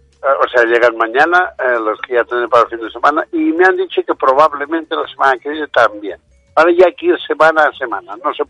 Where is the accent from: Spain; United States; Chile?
Spain; Catalonia; born there; now in Majorca, Spain; Yo soy catalán de nacimiento, pero está claro que por tiempo, en sitios que he vivido, donde menos soy es de Cataluña, porque he vivido muchísimos más años fuera de Cataluña que en Cataluña